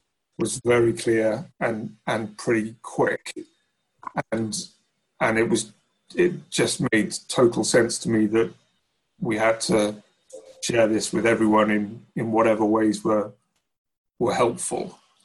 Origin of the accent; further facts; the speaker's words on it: Wales, United Kingdom; now in Bath, United Kingdom; So I grew up in South Wales